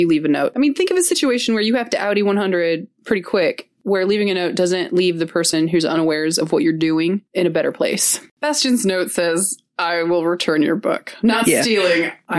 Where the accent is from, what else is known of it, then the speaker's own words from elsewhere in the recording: United States; Like, cause I'm American, and that's not me being racist.